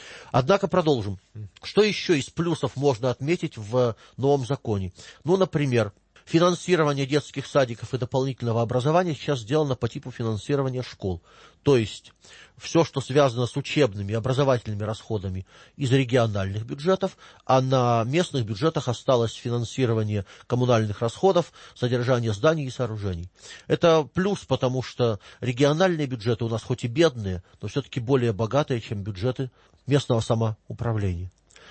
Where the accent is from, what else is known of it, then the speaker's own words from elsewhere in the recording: Omsk, Omsk Oblast, Russia; как плакала учительница в моем родном городе